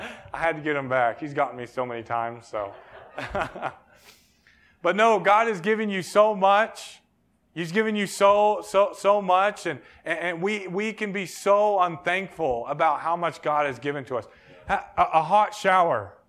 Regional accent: United States; I'm so thankful I'm an American.

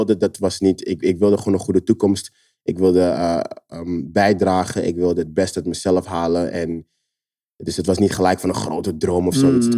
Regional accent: Netherlands; Maar als kind in Nederland ging ik heel vaak in de vuilnisbak dingen pakken.

